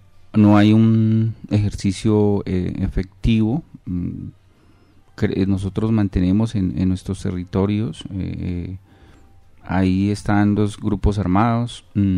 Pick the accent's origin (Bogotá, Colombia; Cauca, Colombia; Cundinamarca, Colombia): Cauca, Colombia; Cajibío; Yo soy del municipio de Cajibío.